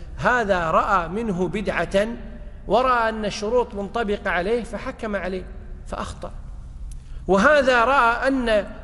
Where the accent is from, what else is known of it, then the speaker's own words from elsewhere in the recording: Kuwait; عندنا في الكويت مثلا القاضي يسمى القاضي الإيش؟